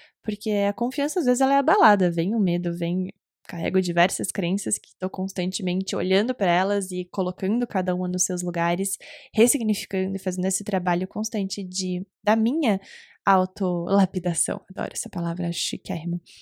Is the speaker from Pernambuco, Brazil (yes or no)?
yes; Recife, Pernambuco, Brazil; born there; eu não sei se é meu sangue de litoral, de quem nasceu no litoral. Eu nasci em Recife, Pernambuco